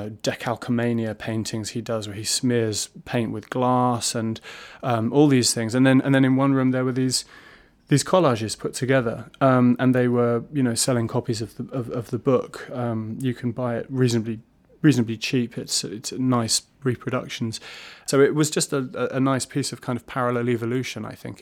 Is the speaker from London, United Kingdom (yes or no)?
yes; London, United Kingdom; also born or lived in Norwich; Well, I mean, I grew up in London. I was born in Norwich, but I grew up in London